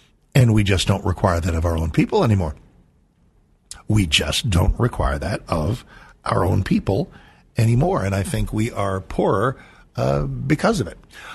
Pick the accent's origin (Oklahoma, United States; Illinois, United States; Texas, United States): Texas, United States; San Antonio; born there; I'm born in Texas. I was born in San Antonio.